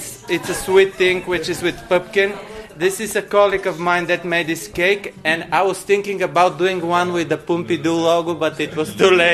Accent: Bulgaria; Officially, I'm not from Dermanti, I'm from the village, which is 7 kilometers down the road, but yeah, I got stuck here somehow

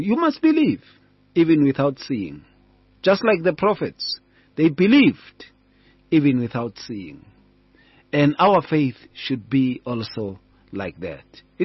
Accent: Atteridgeville, Gauteng, South Africa; When we were growing up in Attridgeville

